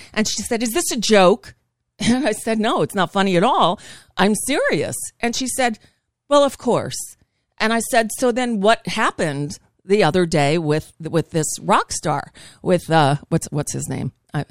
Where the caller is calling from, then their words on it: United States; I'm calling from the United States.